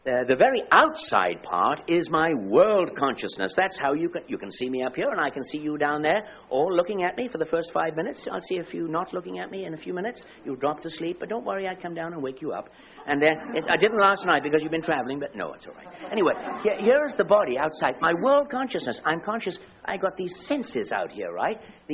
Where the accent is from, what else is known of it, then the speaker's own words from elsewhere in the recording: United Kingdom; after all, I'm British, you know, that kind of stiff upper lip and that stoical kind of, keep this stuff to myself.